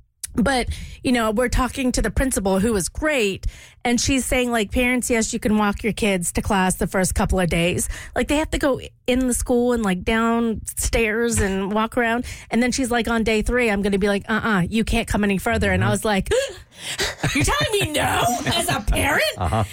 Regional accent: Louisiana, United States; Where I grew up in Louisiana, the way, you know, and it's interesting

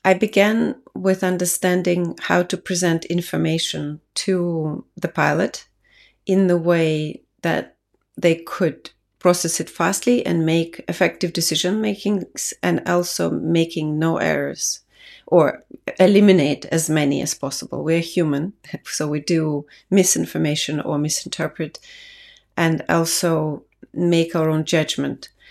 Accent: Riga, Latvia; Yes. My hometown is Riga, Latvia.

